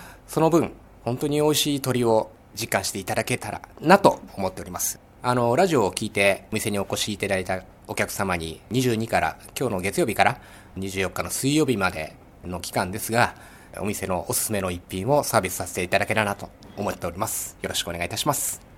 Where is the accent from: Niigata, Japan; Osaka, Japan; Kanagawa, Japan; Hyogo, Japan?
Kanagawa, Japan; Fujisawa; born or raised there